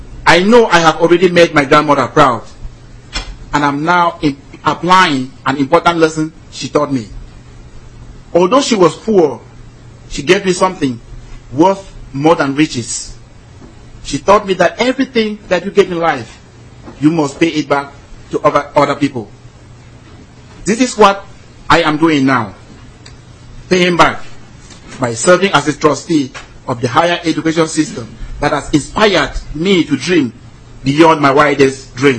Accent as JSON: {"language": "English", "country": "Cameroon", "tie": "born or raised there", "lives_now": "United States", "said": "I am a first generation immigrant student, born and raised in the Central African country of Cameroon. I grew up very poor."}